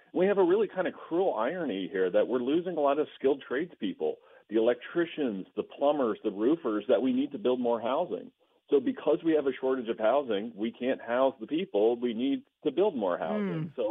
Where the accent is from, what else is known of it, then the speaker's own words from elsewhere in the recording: London, Ontario, Canada; my hometown of London, Ontario